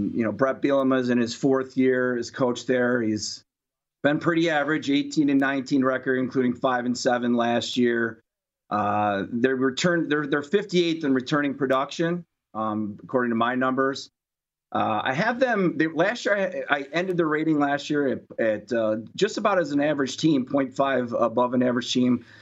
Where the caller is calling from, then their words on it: Rochester, New York, United States; Rochester, upstate New York.